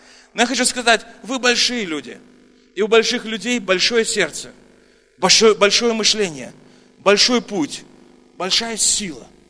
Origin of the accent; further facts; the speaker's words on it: Kazakhstan; А мы из Казахстана.